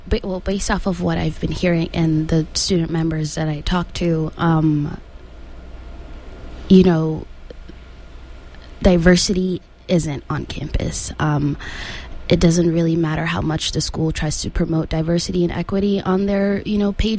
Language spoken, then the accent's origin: English; Senegal; now in United States; And I remember growing up in Senegal, yes, everyone around you is black